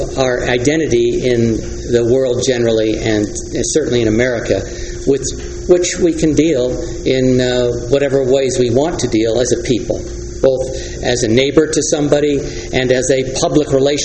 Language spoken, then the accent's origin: English; New Jersey, United States; When we went back, I was raised in New Jersey, we went back to New Jersey